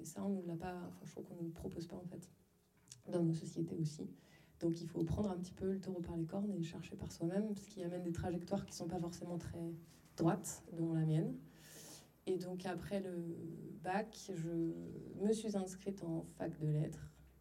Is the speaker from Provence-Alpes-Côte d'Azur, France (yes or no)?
no; Pays de la Loire, France; J'ai grandi en Pays de la Loire, dans un petit village de 1500 habitants. Je viens d'une famille qui n'a rien à voir avec la création, mais vraiment rien. Mon père est transfuge de classe, donc il est issu d'une classe populaire.